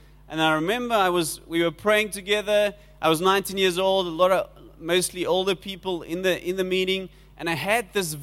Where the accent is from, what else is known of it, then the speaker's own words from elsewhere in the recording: George, Western Cape, South Africa; I'm from George, like when Johnny introduced me.